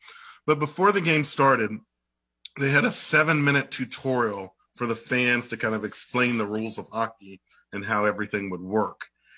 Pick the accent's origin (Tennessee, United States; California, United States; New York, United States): Tennessee, United States; Nashville; You know, for I grew up in Nashville